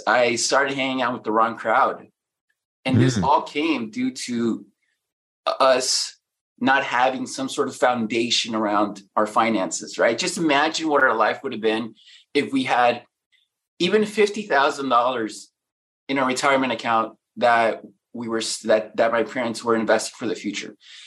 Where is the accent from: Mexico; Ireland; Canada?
Mexico; now in United States; When we came from Mexico, we lived on food stamps here. We lived in a one-car garage that we converted into a bedroom.